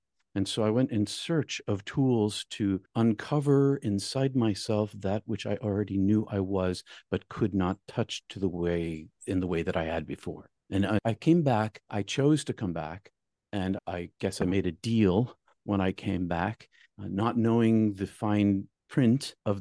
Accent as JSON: {"language": "English", "region": "New England", "country": "United States", "said": "and I'm from New England, so, and Henry David Thoreau and Ralph Waldo Emerson and Emily Dickinson, they're all like in my neighborhood."}